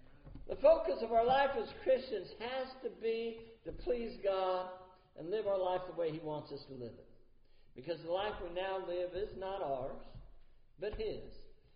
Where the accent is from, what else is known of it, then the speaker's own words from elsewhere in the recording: United States; You know, beyond I'm an American, and I do identify that way.